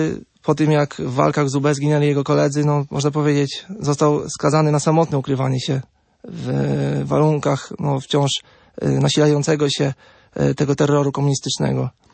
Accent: Sól, Lublin Voivodeship, Poland; pochodzę z miejscowości położonej na terenie Puszczy Solskiej, z kolonii Sól

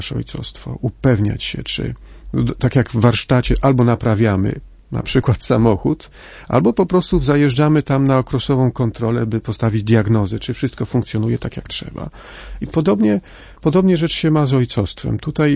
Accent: Kraków-Częstochowa Upland, Poland; w tej części kraju, gdzie ja się wychowywałem, na Jurze Krakowsko-Częstochowskiej

